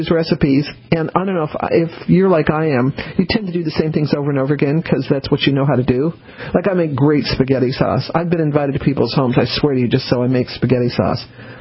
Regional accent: the West, United States; See, I grew up in the West, so I'm used to quarter horses

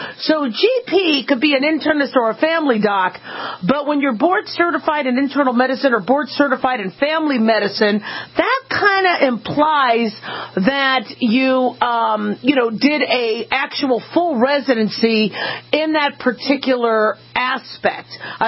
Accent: Nevada, United States; It, you know, something about growing up in Nevada and going to school in Nevada is Nevadans really take care of you.

